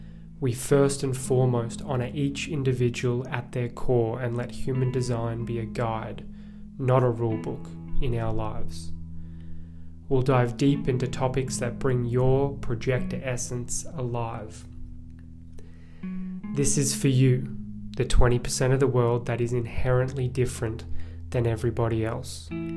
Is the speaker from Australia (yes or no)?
yes; Australia; I'm from Australia